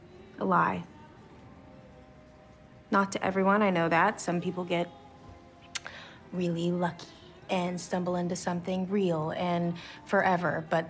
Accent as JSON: {"language": "English", "town": "Phoenix", "region": "Arizona", "country": "United States"}